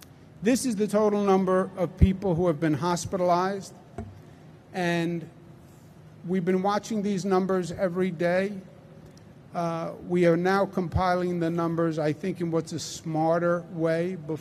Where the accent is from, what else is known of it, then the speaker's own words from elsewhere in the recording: Queens, New York, United States; accent: Queens; I am a born and bred New Yorker. If you can't tell my Queens accent, I can tell your Bronx accent and your Brooklyn accent